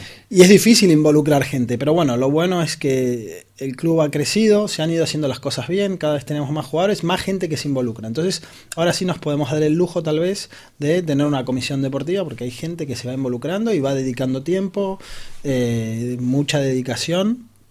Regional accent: Argentina; now in Spain; Sí, jo llegué de Argentina, mi mujer es catalana.

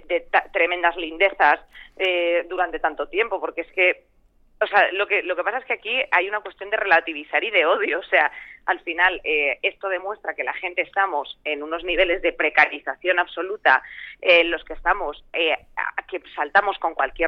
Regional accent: Madrid, Community of Madrid, Spain; yo soy de Madrid, pero tengo mi medio corazoncito allí en Barcelona

